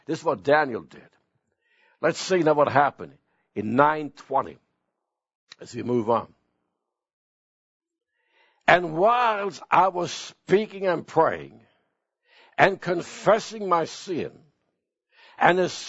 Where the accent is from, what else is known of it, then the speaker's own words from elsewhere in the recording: Sweden; It happened in my hometown in Sweden.